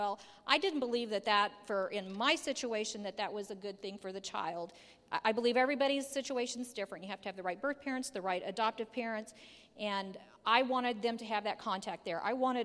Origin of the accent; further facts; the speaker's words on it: Kansas, United States; and this was in Kansas. I'm from Kansas, everybody.